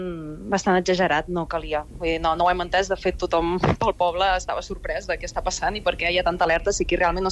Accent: Llançà, Catalonia, Spain; Jo soc de Llançà tota la vida i no ho havia vist mai.

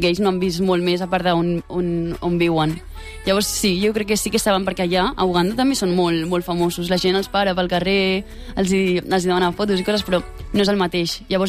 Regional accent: Castelldefels, Catalonia, Spain; also born or lived in Ethiopia; De Catalunya, de Castelldefels.

